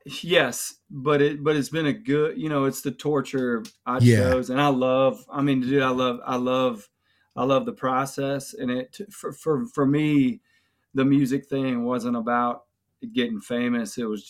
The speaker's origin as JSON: {"language": "English", "town": "Mobile", "region": "Alabama", "country": "United States", "tie": "born or raised there", "lives_now": "Nashville, United States", "said": "But yeah, grew up in Mobile in a little area called Spring Hill."}